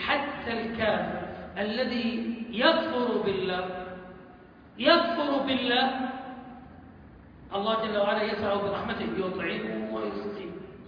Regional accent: Saudi Arabia; عندنا في السعودية نقول شين وقوي عين

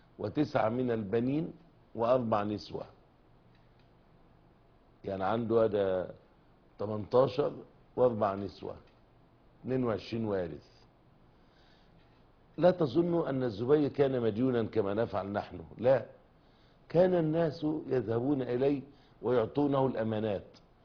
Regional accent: Alexandria, Alexandria Governorate, Egypt; عندنا في اسكندرية مثلا

